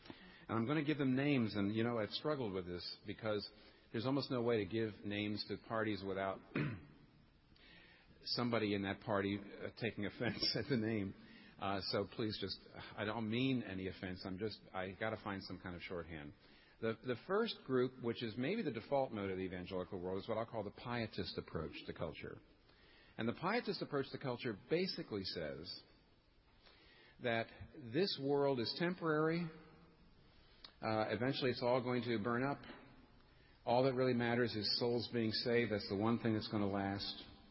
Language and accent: English; United States; I'm an American. I'm speaking to people in Britain.